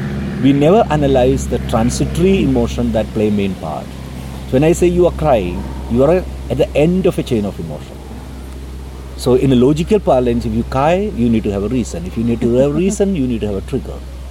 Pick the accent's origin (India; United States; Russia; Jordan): India; Kerala; And I come from Kerala, where it's like our upbringing is a rational, reasonable, left-wing, argumentative.